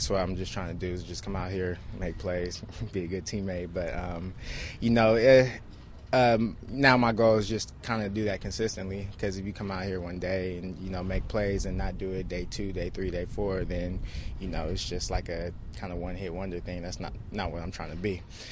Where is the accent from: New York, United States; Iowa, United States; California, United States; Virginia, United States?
California, United States; I'm from California, so humidity is a little different out here.